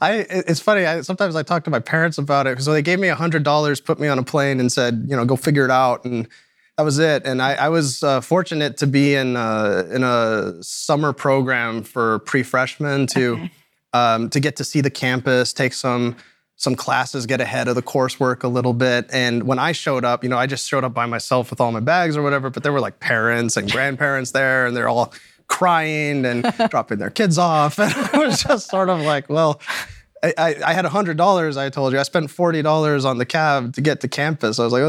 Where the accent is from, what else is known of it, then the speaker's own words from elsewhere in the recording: New Mexico, United States; So I did grow up very rural. I would say extremely rural in this, on a cattle ranch in New Mexico.